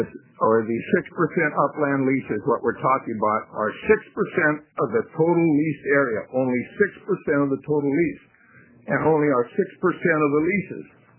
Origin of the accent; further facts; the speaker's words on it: Astoria, Oregon, United States; I'm from Astoria.